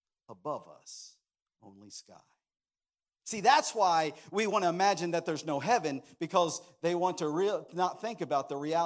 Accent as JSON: {"language": "English", "country": "United States", "said": "And I'm here to tell you that I thank God that I'm an American."}